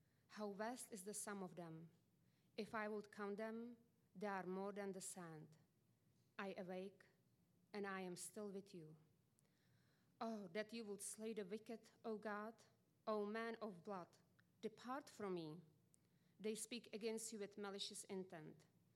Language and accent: English; Czechia; accent: Czech; English is a second language; I'm from Czech Republic, in case you noticed the accent.